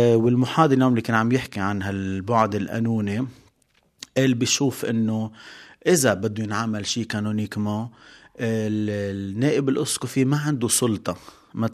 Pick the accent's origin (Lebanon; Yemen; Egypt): Lebanon; عرف أنه أنا من لبنان